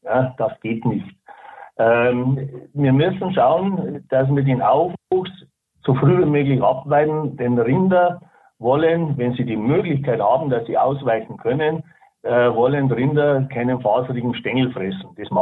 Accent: Bavaria, Germany; bei uns in Bayern

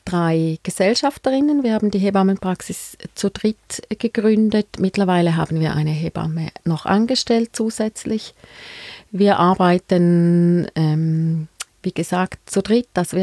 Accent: Frauenfeld, Thurgau, Switzerland; Ich komme aus Frauenfeld und ich habe 2 Kinder, 5 und 7 Jahre alt.

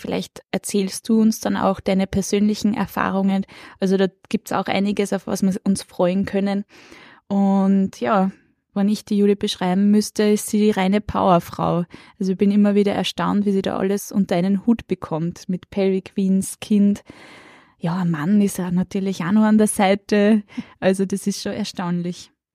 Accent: Upper Austria, Austria; now in Vienna, Austria; Ich wohne derzeit in Wien. Ich bin offiziell sogar als Wienerin gemeldet, aber im Herzen bin ich Oberösterreicherin.

